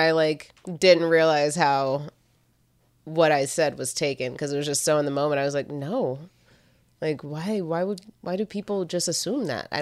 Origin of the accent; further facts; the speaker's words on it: East Coast, United States; so I don't really give a shit if she cares I'm from the East Coast.